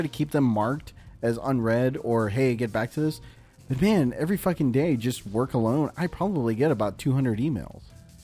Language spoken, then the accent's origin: English; United States; Well, because we grew up in America.